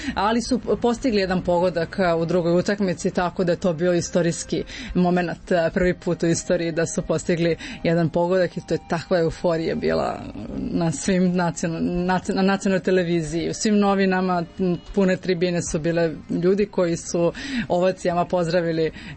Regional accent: Ruma, Vojvodina, Serbia; Pa vrlo često se dešavalo da me pitaju odakle dolazim, kada kažem iz Srbije

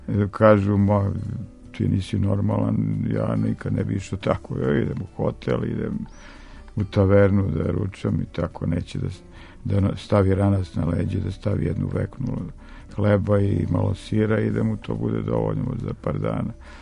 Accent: Serbia; mi smo iz Srbije.

